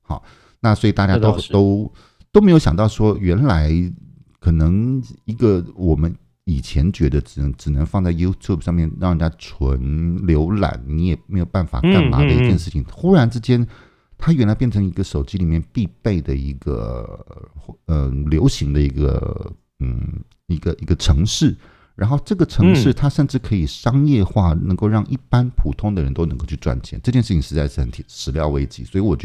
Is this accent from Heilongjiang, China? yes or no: no; Zhejiang, China; 我回浙江，其实我老家讲的话我是有一点点听不懂的，一点点、我大概能够听懂60%，很奇怪哦，明明是我的老家、可是我小时候其实因为我父亲也没有乡音，